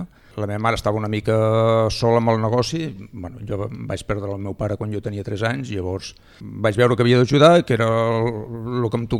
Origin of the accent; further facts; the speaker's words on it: El Port de la Selva, Catalonia, Spain; soc de Port de la Selva, o sigui, és irremediable.